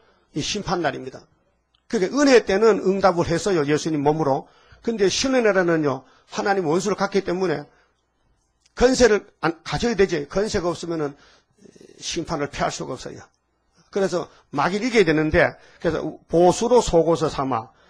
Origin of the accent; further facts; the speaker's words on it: Uiseong, North Gyeongsang, South Korea; 그래서 제가 의성에서 왔어요.